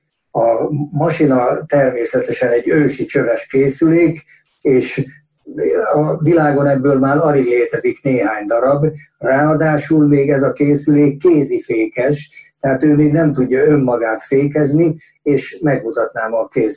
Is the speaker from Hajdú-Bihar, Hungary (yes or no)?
yes; Debrecen, Hajdú-Bihar, Hungary; born there; én Debrecenben születtem, ott végeztem a gépipari technikumot 1960 nyarán